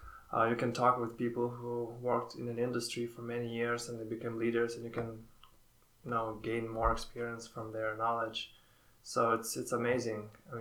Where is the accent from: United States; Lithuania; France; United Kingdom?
Lithuania; Vilnius, Vilnius County; English is a second language; moved away as an adult; Yes, I'm originally from Lithuania, from the capital of Lithuania, which is Vilnius.